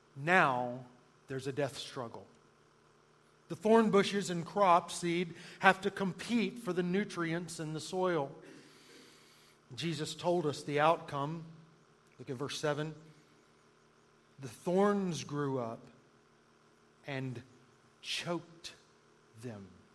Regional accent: the South, United States; I grew up in the South, and living there, I had a living, breathing illustration of this everywhere I looked.

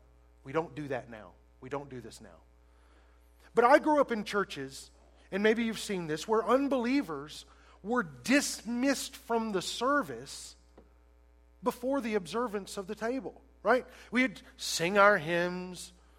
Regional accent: the South, United States; Well, I grew up in the South. They don't talk fast down there. By the way, we don't think slowly. We just speak slowly.

